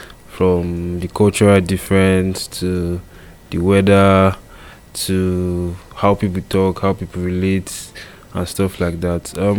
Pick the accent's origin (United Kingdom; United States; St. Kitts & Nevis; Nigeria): Nigeria; because me, I'm a Nigerian